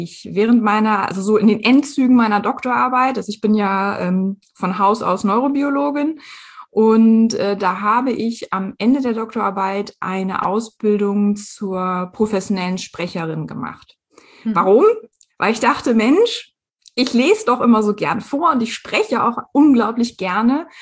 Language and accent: German; Northern Germany, Germany; born there; bin Ende 30 Jahre alt und ich wohne jetzt seit mehr als 15 Jahren im Rhein-Main-Gebiet, bin aber eigentlich ein gebürtiges Nordlicht.